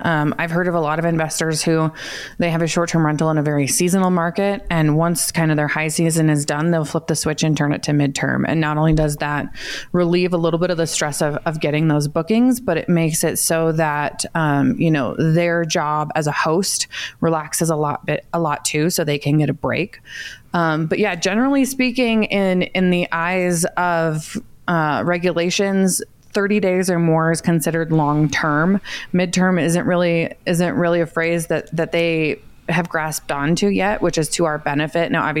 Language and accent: English; Iowa, United States; now in Denver, United States; So like I said, I'm in Denver, but my family is all in Iowa. I'm originally from Iowa.